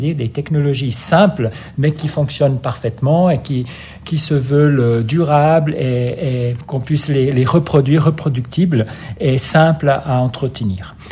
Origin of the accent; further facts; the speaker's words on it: Brazil; also born or lived in Central African Republic; moi-même, à l'origine, de parents suisses, je suis né en Centrafrique, j'ai grandi au Brésil.